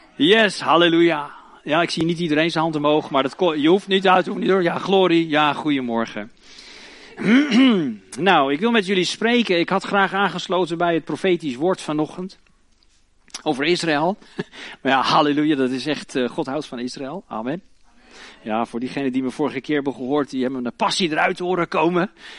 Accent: Friesland, Netherlands; Ik kom uit Friesland.

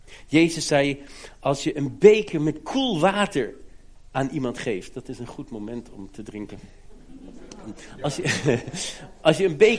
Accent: Germany; Ik ben in Duitsland opgegroeid

